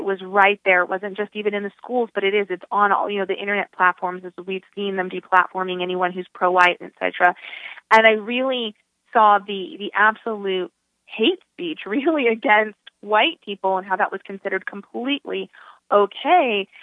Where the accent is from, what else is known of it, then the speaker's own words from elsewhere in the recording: Southwest, United States; And again, I grew up in the Southwest, so I was born in, you know, I was raised in a time when it was still majority white